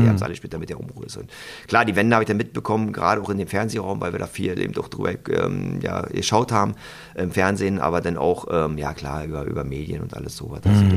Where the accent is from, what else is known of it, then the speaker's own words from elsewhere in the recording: East Germany, Germany; Klar, wir sind in der DDR groß geworden